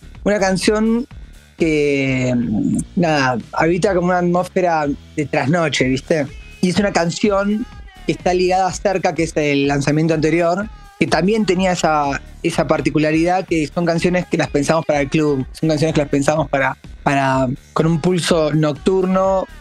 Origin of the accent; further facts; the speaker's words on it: Argentina; digamos que nosotros somos de Argentina, México es como una meca, ¿no?